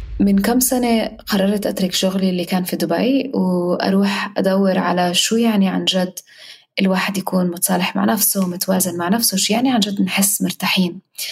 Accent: Palestine; وكوني أنا فلسطينية.

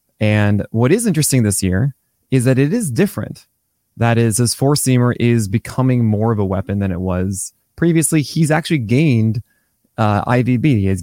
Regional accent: New York, United States; I'm not just saying that because I'm a New Yorker.

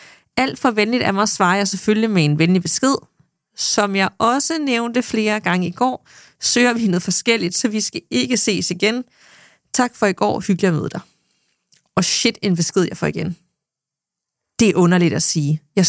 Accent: Aalborg, North Denmark Region, Denmark; så får jeg nævnt, at jeg er fra Aalborg.

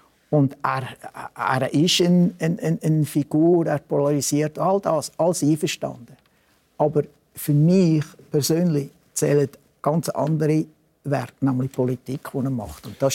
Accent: Switzerland; Ich bin Schweizer. Ich bin nicht wahlberechtigt in den USA.

